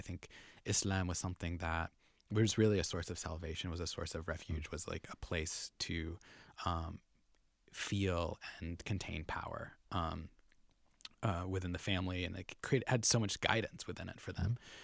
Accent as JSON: {"language": "English", "town": "Lyndhurst", "region": "New Jersey", "country": "United States", "tie": "born there", "said": "I was born in Lyndhurst, New Jersey, which is like kind of like a bridge and tunnel folk outside of Manhattan, you know, little small towns"}